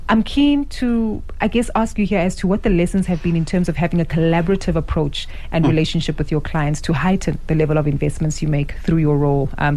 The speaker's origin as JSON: {"language": "English", "country": "South Africa", "said": "concerns that we can raise, questions, and maybe best solutions that we can also add to the agenda as South African entrepreneurs."}